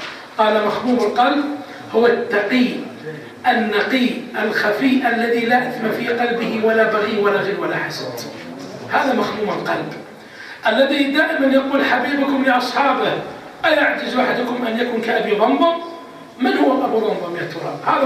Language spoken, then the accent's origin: Arabic; Saudi Arabia; الغالب عندنا في السعودية وفي الدول العربية أن يتزوج غالبا عمره كم يا جماعة؟